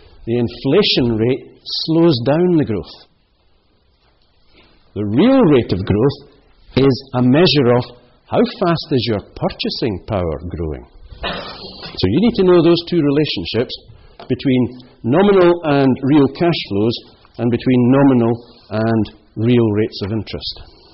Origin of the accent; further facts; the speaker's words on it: Scotland, United Kingdom; Well, I'm Scottish, so the only thing you can do is save.